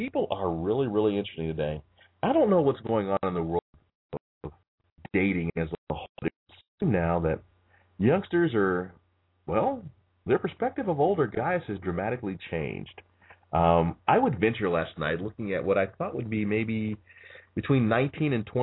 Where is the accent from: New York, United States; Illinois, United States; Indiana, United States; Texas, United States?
Illinois, United States; Of course, I'm from Illinois, so that's obviously where I'm going to start.